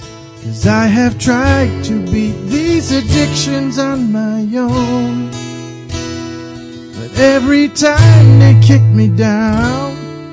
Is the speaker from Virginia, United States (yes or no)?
no; New Jersey, United States; I know you're from England, but I'm from Jersey.